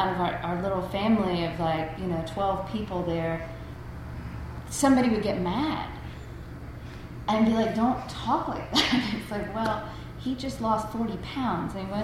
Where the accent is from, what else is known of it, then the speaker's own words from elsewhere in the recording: South Carolina, United States; I was raised in South Carolina, and in South Carolina and in the South, repression and non-expression, not speaking uncomfortable things, is just the way it is.